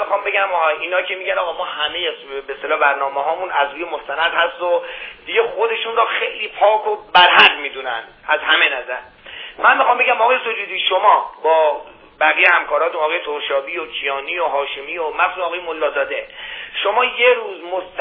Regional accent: Iran; من خودم به عنوان یه ایرانی حالا میخوام از ایشون بپرسم

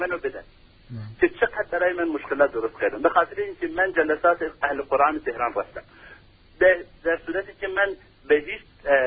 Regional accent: Iran; چون ما ایرانی هستیم

